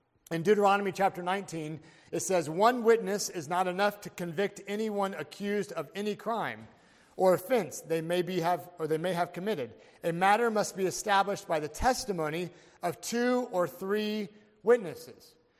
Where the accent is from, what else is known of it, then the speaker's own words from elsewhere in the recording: Indiana, United States; It was really hot. I'm from Indiana.